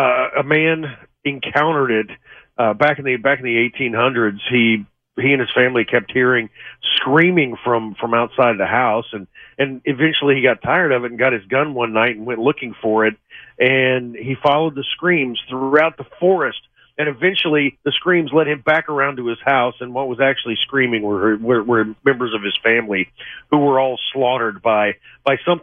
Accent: Missouri, United States; newspaper about Bigfoot sightings out in Louisiana, Missouri, and thinking, my gosh, there's monsters in my home state?

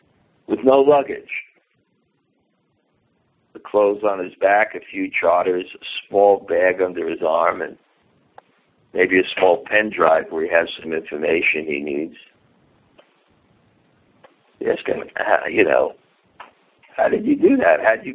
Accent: New York, United States; my conception always growing up in New York

